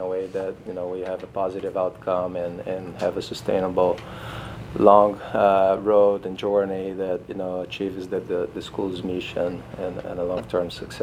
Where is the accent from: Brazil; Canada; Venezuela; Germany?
Brazil; English is a second language; moved away as an adult; now in United States; I'm originally from Brazil. My wife and I came to this country about 16-17 years ago. I came actually to study, conducted the graduate studies here, and eventually found my way in Delaware